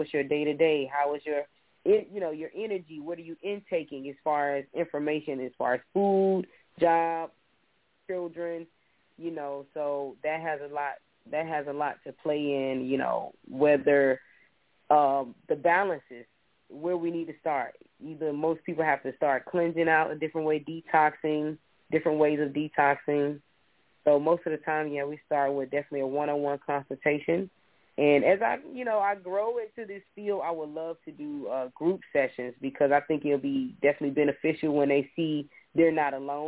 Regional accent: Georgia, United States; My whole perspective, yes, like growing up in Georgia, yes.

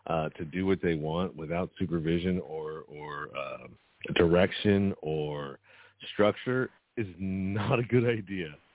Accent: Pinole, California, United States; So I grew up in the Bay Area, in a little suburb called Pinole.

